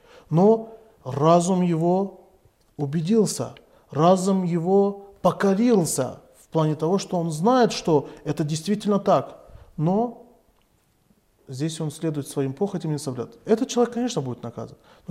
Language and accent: Russian; Russia; Я сам в детстве, я вырос как бы в России.